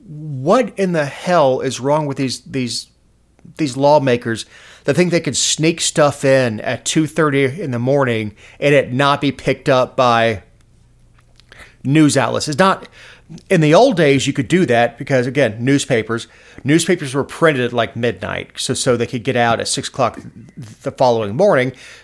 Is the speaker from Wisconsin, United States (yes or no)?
no; Georgia, United States; But I'm like, hey, I'm from Georgia, and he was just as nice as you can be.